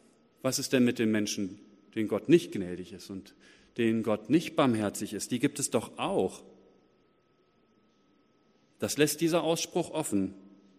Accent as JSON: {"language": "German", "town": "Essen", "region": "North Rhine-Westphalia", "country": "Germany", "tie": "born or raised there", "said": "in meiner Heimatstadt in Essen"}